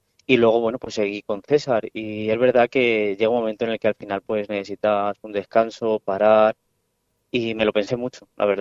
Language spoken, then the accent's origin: Spanish; Aspe, Valencian Community, Spain; sobre todo por el amor a mi pueblo, que es Aspe